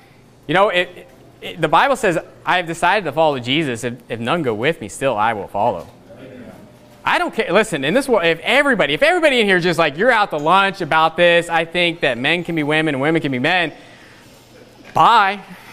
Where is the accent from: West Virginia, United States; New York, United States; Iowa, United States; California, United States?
West Virginia, United States; I'm from West Virginia, you know.